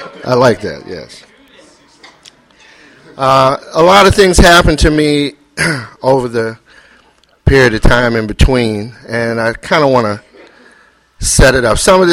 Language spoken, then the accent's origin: English; Washington, District of Columbia, United States; I was born and raised in Washington, like I said. I went to D.C. public schools.